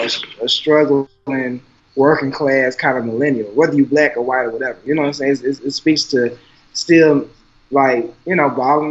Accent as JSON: {"language": "English", "region": "the South", "country": "United States", "tie": "born or raised there", "said": "I mean, growing up in the South and our parents were always dressed head to toe fly just because of Jim Crow."}